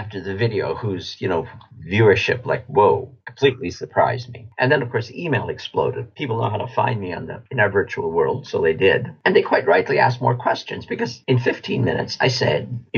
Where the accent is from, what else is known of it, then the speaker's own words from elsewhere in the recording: Canada; I'm going to decline because I'm Canadian.